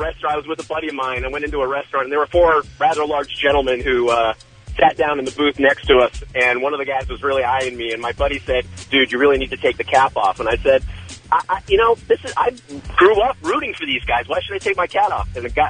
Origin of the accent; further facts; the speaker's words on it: Massachusetts, United States; Because I grew up in Massachusetts.